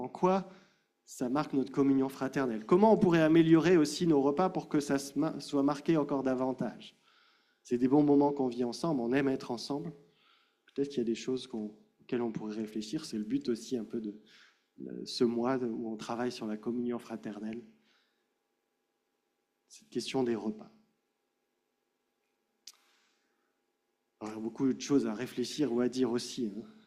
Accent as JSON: {"language": "French", "country": "France"}